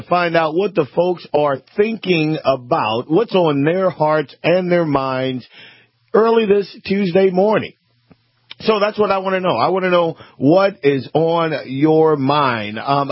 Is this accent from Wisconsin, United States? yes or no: no; Louisiana, United States; I'm a Southern boy. I'm from Louisiana originally.